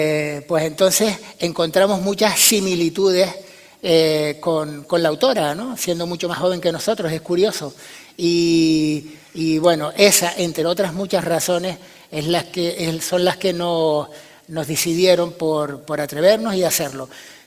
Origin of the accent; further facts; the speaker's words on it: Tacoronte, Canary Islands, Spain; tanto Soraya como yo somos del norte de Tenerife, yo de Tacoronte, Soraya de Buenavista